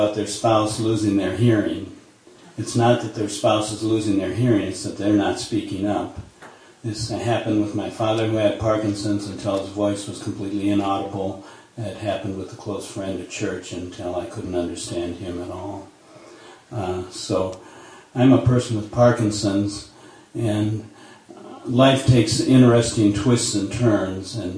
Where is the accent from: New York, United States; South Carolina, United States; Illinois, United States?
South Carolina, United States; Anderson; I'm from Anderson, South Carolina.